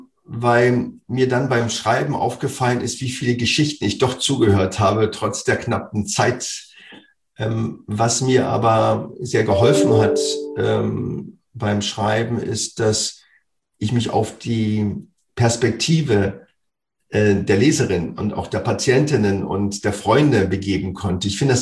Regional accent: Berlin, Germany; für mich als Berliner Junge, ich bin aufgewachsen in dem Fußballverein Meteor 06.

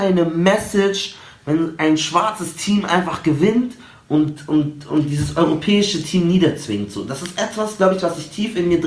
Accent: Germany; Ich bin ein Deutscher.

